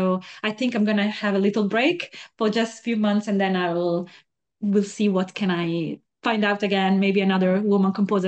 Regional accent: northern Italy, Italy; moved away; So I was living in Italy in the north. I come from North Italy, and I just wanted to, I don't know, I just wanted to try and move here for a while, not for a long time, just maybe for a few months, but then I'm still here. So I'm settled

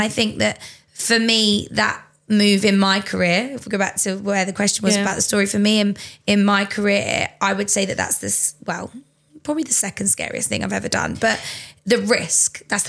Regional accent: Bedford, East of England, United Kingdom; I'm not from Milton Keynes. I'm a Bedford, born and bred. I went to uni in Bedford. I've lived in Bedford.

